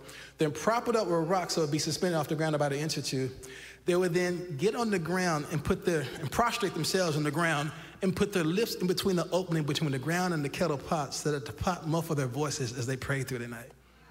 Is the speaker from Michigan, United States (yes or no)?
no; Fort Worth, Texas, United States; white people in my area where I grew up here in Fort Worth.